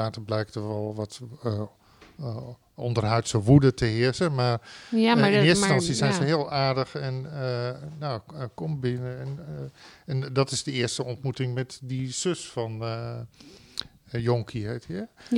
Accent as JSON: {"language": "Dutch", "town": "Raalte", "region": "Overijssel", "country": "Netherlands", "said": "Maar ik kom uit Raalte, dat is meer katholiek. Maar wij zelf waren niet katholiek."}